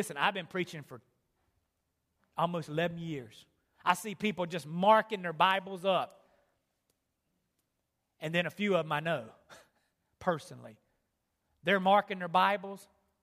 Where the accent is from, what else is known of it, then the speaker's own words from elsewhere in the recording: Candor, North Carolina, United States; I'm from the Sand Hills down in Candor, North Carolina. And anybody ever been there? Y'all ever seen the sand down there?